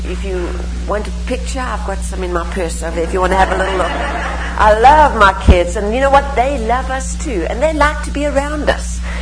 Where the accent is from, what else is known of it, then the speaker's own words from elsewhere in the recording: East London, Eastern Cape, South Africa; I was born in East London, which is right on the east coast of South Africa